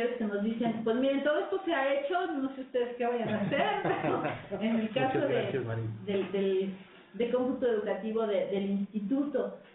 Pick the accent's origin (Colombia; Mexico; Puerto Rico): Mexico; debemos reconocer como país, como mexicanos